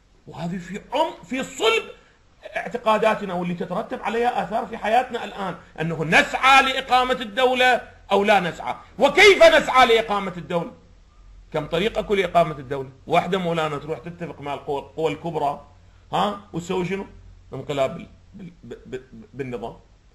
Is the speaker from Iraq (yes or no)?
yes; Iraq; وهذا حدث عندنا في العراق